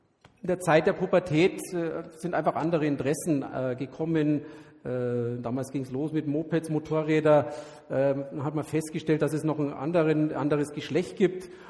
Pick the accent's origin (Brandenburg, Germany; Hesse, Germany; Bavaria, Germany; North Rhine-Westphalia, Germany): Bavaria, Germany; Munich; Ich bin hier in München geboren. Ich bin ein echter Münchner. Also wenn mal ein bisschen was Bayerisches rauskommt, nicht erschrecken.